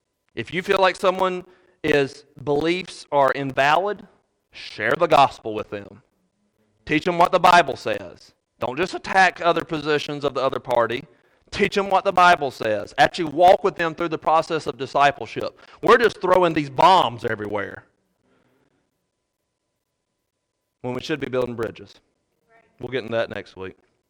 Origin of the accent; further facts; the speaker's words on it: United States; Growing up in Randolph County, I understood that one party was good and the other party was bad.